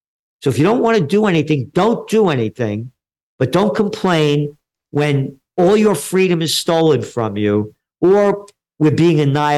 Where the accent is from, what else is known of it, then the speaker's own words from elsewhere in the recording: New York City, New York, United States; born there; I'm only me because … born in the Bronx, born to be free.